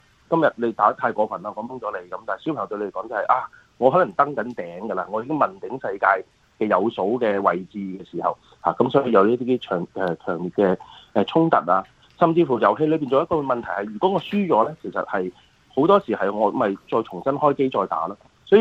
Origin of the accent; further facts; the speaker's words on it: China; 尤其係有我哋中國人家庭嘅一個特色嘅